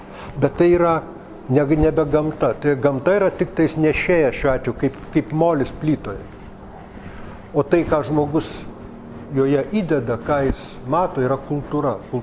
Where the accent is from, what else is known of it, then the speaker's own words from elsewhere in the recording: Vilnius, Vilnius County, Lithuania; born there; Aš Vilniuje gimęs esu, neturėjau jokios, va, tai niekada, kaimo sodyba niekada nėra buvusi mano tėviškė